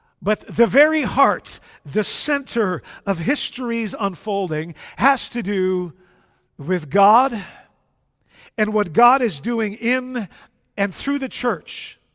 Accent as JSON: {"language": "English", "town": "The Hague", "region": "South Holland", "country": "Netherlands", "tie": "born or raised there", "said": "In my hometown of The Hague, there are churches that have been abandoned by their members."}